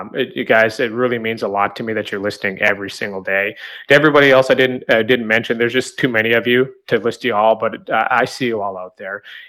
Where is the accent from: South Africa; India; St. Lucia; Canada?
Canada; moved away as an adult; now in United States; I was born and raised in Canada. My first 18 years of life lived up there.